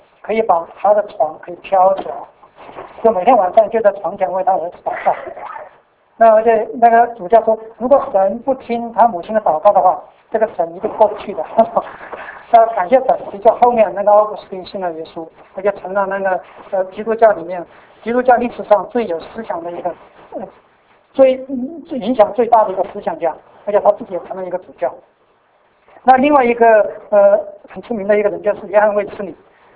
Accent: Sichuan, China; 那我们在四川长大的时候

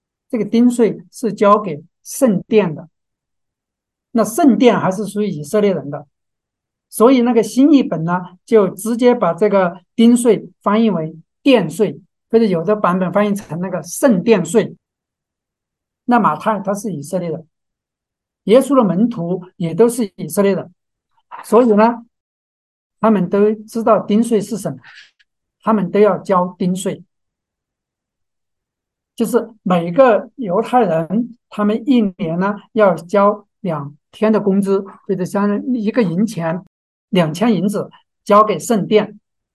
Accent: China; 就好像我们中国人所说的汉奸一样

